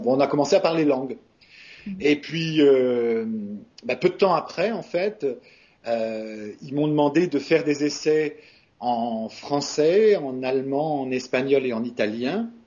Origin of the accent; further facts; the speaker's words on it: France; accent: French; quand je parle italien, j'ai un accent français.